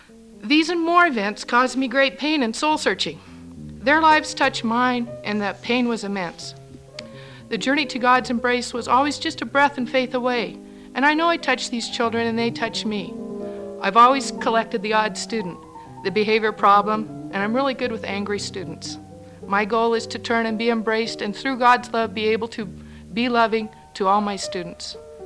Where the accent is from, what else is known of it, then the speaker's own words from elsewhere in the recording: Portland, Oregon, United States; I'm from Portland, Oregon.